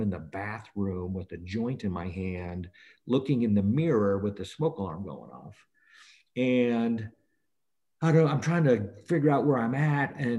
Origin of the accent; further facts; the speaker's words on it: South Bend, Indiana, United States; You know, I grew up in South Bend, Indiana, was the oldest of five.